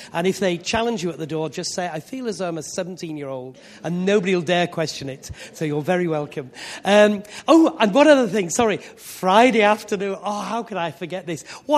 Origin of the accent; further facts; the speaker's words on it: Yorkshire and the Humber, United Kingdom; I am a Yorkshireman, in case you didn't realise